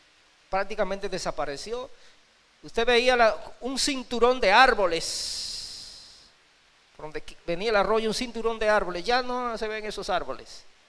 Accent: Higüey, La Altagracia, Dominican Republic; yo recuerdo que mi pueblo en Higüey, yo no sé qué, eso por otra parte, cuando habían esas sequías salían a hacer procesiones, peregrinaciones, y sacaban a la patrona.

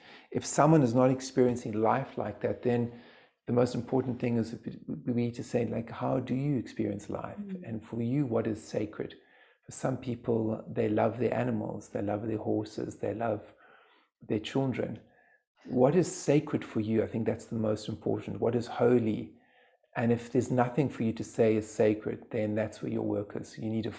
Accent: South Africa; where I was brought up in South Africa, it's one of the second greatest biospheres in terms of, after the Amazon, in terms of plant medicine.

